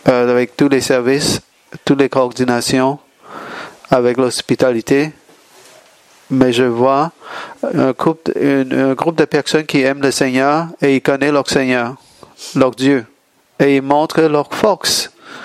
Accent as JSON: {"language": "French", "town": "San Diego", "region": "California", "country": "United States", "second_language": "French", "said": "Je viens de San Diego. J'ai des shorts. Ici, c'est peut-être un peu plus froid."}